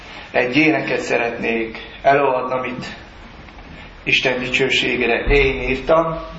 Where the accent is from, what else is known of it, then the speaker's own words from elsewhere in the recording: Mukachevo, Zakarpattia Oblast, Ukraine; Ukrajnából jöttem, Munkács területű